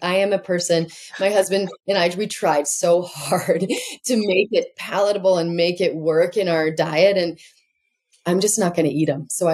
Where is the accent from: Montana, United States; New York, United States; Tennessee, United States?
Montana, United States; You know what? It's so funny because me too, growing up in Montana, I had it in my youth